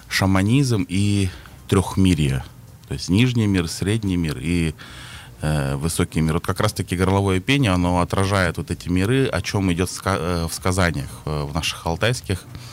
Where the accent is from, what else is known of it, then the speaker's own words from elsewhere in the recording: Kemerovo Oblast, Russia; born there; Я родился в Кузбассе, вот это, и там очень плотно проживают алтайцы тоже. Угу. По национальности я телеут.